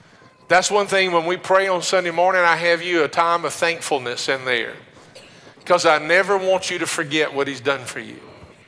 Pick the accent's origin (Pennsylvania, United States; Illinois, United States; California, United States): Illinois, United States; Decatur; born there; also born or lived in Maryville, Tennessee; I remember I was born in Illinois, Decatur, Illinois, and we lived in East Tennessee in Maryville, which is south of Knoxville.